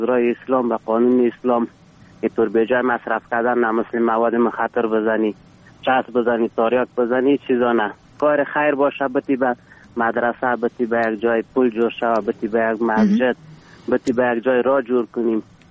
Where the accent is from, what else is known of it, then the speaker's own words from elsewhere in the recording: Ghorband, Parwan, Afghanistan; افغان هستم از غوربند.